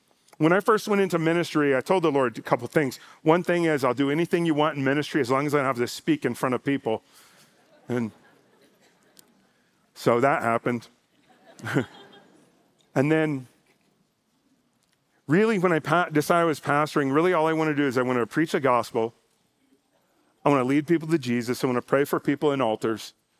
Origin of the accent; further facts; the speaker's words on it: Miami, Florida, United States; also born or lived in North Carolina; I was born in North Carolina. My dad's family is also from Alabama. But I grew up in Miami, and I pastored in Miami for 13 years.